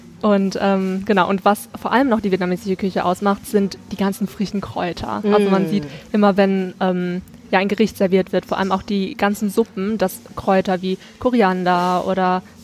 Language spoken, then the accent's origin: German; Germany; born there; ich wurde ja in Deutschland geboren und es ist halt eine Tonsprache